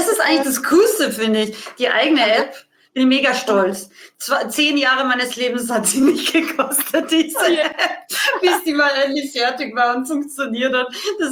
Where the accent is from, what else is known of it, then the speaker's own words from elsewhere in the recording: Austria; now in Munich, Germany; ich habe als Österreicherin immer gedacht, jetzt gehe ich nach München